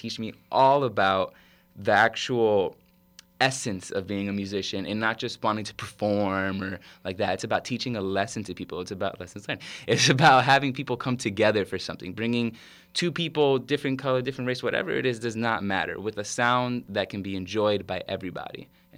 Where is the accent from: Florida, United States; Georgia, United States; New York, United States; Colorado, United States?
Florida, United States; Miami; I'm more of a rain kind of guy. I'm from Miami, so the rain to me is like, I like to stand there and enjoy it.